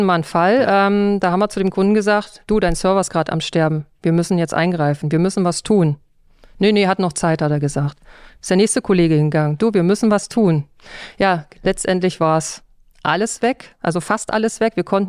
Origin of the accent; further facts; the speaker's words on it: Saxony-Anhalt, Germany; born there; Nee, ich bin ursprünglich aus der DDR, geboren in Sachsen-Anhalt.